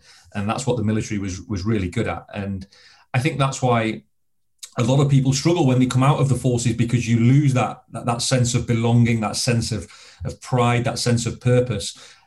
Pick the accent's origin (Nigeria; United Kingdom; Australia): United Kingdom; Blackpool, North West England; for me, I grew up in Blackpool, in Lancashire